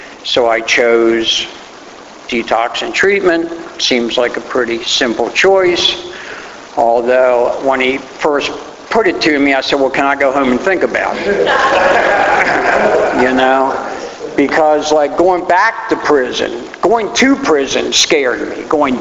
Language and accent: English; Baltimore, Maryland, United States; I'm from Baltimore.